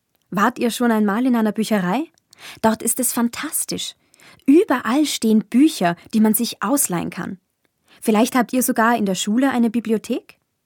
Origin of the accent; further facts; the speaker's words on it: Vienna, Austria; born there; Ich wurde 1915 in Wien geboren.